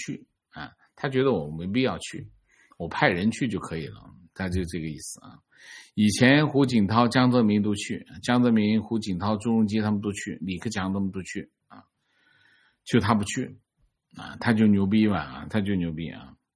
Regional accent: Guangdong, China; 我在广东长大的外地人，在这里读书的过程中，从广东前几名的初中到高中。学校基本上不允许学生说广东话，对像我这样的外地人来说，这并不算太大的问题，因为一开始就听不懂粤语。

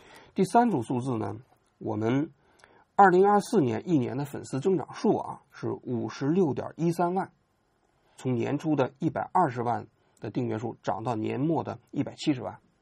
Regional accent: China; 从我们中国人角度来讲

